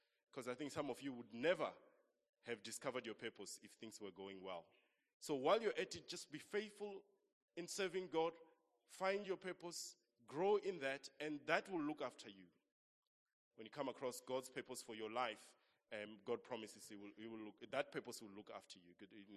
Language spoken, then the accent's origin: English; Limpopo, South Africa; now in Cape Town, South Africa; We're all here in Cape Town. I said, well, I could be called an economic refugee because I'm from Limpopo. So I'm here to work as well.